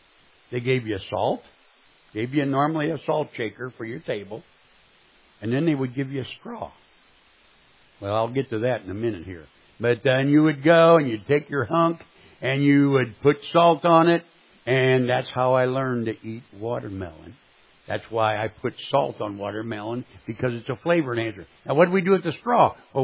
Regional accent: St. Louis, Missouri, United States; I grew up in St. Louis, Missouri

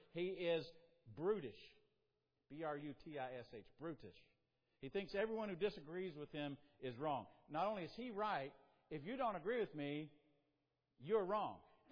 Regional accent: South Carolina, United States; Well, I'm from South Carolina.

